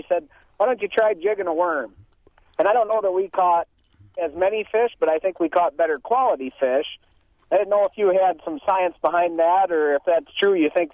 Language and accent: English; Woodman, Wisconsin, United States; I had an old boy that lived across the street from us growing up in Woodman, which is a population 92